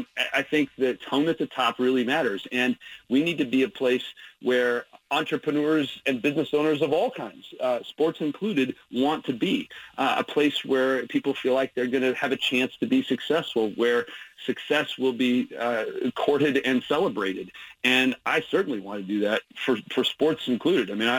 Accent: Idaho, United States; I was raised in Idaho

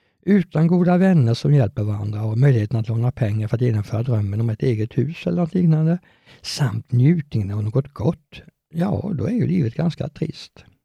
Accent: Vetlanda, Jönköping County, Sweden; born there; Jag föddes som sagt på BB i Vetlanda.

